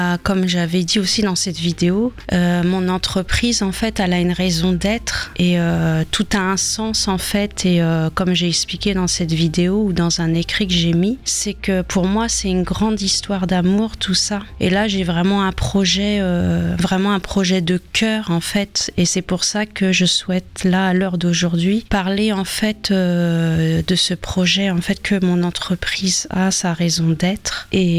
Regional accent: Le Havre, Normandy, France; also born or lived in Seine-et-Marne; j'ai 44 ans, je suis du Havre. J'ai quitté la région de Seine-et-Marne en 2022

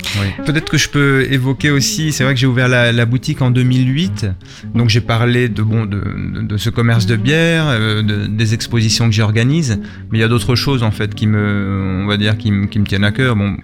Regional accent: Madrid, Community of Madrid, Spain; also born or lived in Paris / Orléans; now in Le Havre, France; de Madrid, et mon père est belge de Namur. Ils se sont rencontrés en Irlande, et j'ai vécu 10 ans à Madrid, 10 ans à Paris, 6 ans à Orléans, et ça fait maintenant une dizaine d'années que je suis installé au Havre avec mes enfants.

